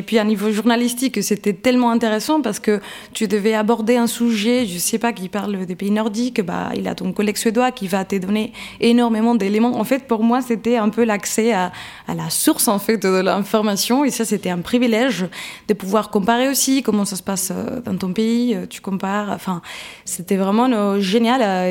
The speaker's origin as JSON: {"language": "French", "country": "Spain", "said": "t'es suédois, t'es allemande, je suis espagnole"}